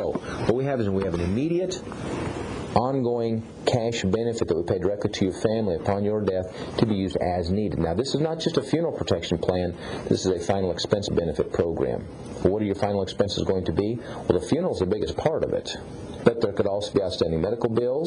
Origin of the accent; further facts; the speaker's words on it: Hays, Kansas, United States; I was raised in the funeral business. I grew up in a funeral home. I grew up in Hays, Kansas.